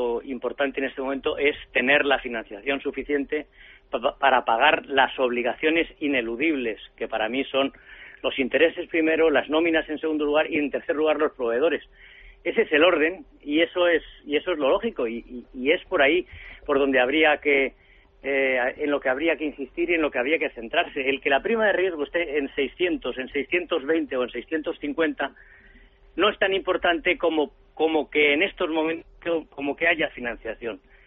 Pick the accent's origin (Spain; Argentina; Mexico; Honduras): Spain; yo como español